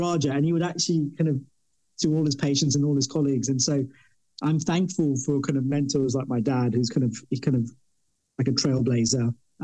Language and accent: English; London, United Kingdom; I'm from Cot Fosters in North London.